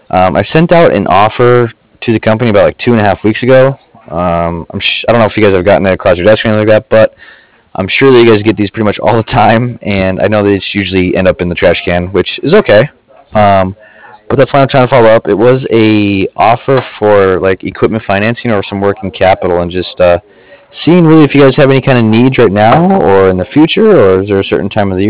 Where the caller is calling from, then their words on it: Cardiff, Wales, United Kingdom; I'm actually calling from Cardiff